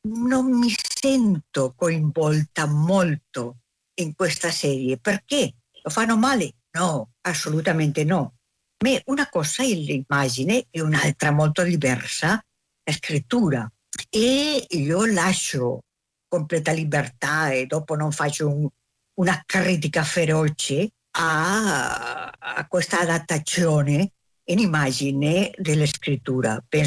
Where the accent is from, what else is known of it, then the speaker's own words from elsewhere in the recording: Spain; Italian is a second language; Quando era giovane suonava un po' la chitarra, come buona spagnola